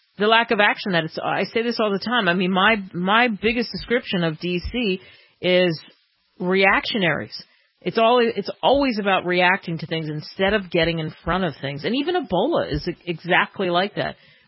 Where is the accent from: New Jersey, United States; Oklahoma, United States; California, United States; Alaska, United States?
New Jersey, United States; you know, like I come from New Jersey. So, frankly, in my world where I grew up compared to places I've lived